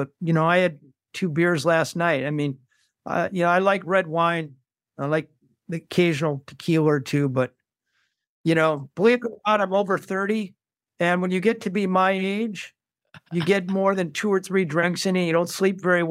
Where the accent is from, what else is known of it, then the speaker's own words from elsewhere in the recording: St. Paul, Minnesota, United States; I grew up in St. Paul, Minnesota.